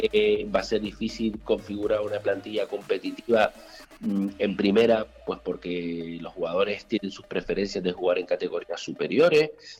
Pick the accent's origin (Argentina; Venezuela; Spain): Spain; La Orotava, Canary Islands; Sí, yo soy de la Orotava